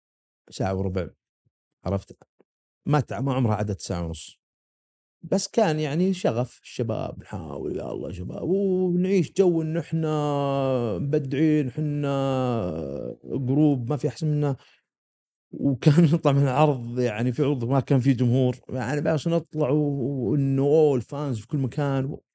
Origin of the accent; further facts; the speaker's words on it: Dammam, Eastern Province, Saudi Arabia; عندنا في الدمام ذيك الأيام